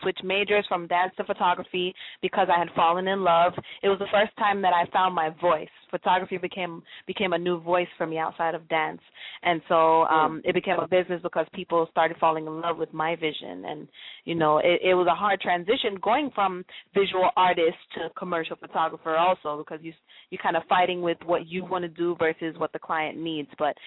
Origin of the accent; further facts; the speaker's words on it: New York, United States; moved away as an adult; now in Chicago, United States; I'm from New York originally, and I moved to Chicago in 2003.